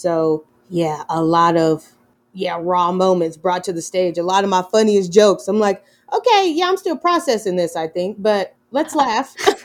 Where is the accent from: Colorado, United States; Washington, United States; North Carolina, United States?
Colorado, United States; Denver; I grew up here and born and raised in Denver and in the suburbs.